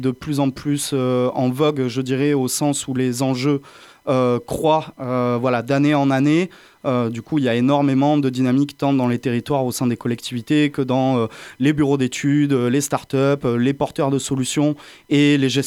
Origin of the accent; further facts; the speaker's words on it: Montpellier, Occitanie, France; moi, à la base, je suis un Montpelliérain pur souche et étudiant à l'Université de Montpellier.